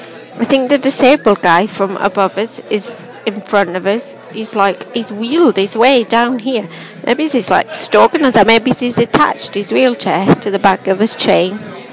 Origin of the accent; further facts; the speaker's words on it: Newcastle, North East England, United Kingdom; now in London, United Kingdom; because I'm really from Newcastle. I don't really know what I say. I came to London